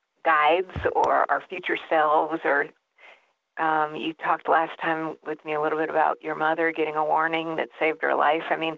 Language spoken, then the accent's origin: English; Texas, United States; also born or lived in Denver; And after I moved back to Texas, I'm from Texas, moved to Denver for a while, came back to Texas.